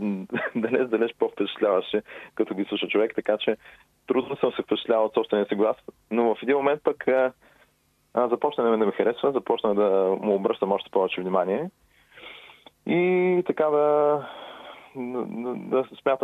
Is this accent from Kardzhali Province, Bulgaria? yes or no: no; Burgas, Burgas Province, Bulgaria; от града на … като почнах с нея. От Бургас съм, на 35 години съм вече.